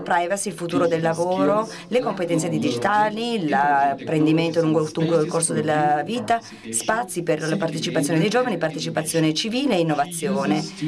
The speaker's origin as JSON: {"language": "Italian", "country": "Colombia", "tie": "born or raised there", "lives_now": "United States", "said": "Sono cresciuta in Colombia, in America Latina, così vi do un po' di background, poi ho studiato in Svizzera, io sono una psicologa di formazione e lavoro e vivo negli Stati Uniti ormai da lungo tempo."}